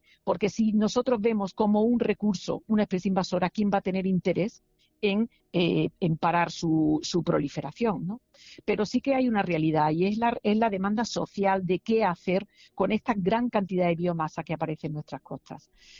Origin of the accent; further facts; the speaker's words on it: Málaga, Andalusia, Spain; yo hablo de mi tierra, de Málaga